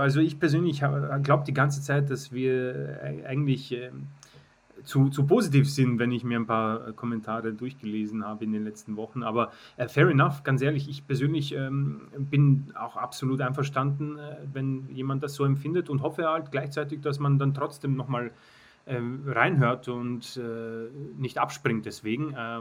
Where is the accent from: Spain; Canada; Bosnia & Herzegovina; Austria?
Spain; Nicht so glücklich, dass es in die Verlängerung gehen musste für meine Spanier.